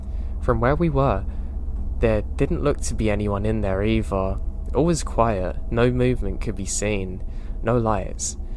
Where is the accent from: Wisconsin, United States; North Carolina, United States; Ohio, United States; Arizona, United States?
Ohio, United States; I grew up in Ohio in the 70s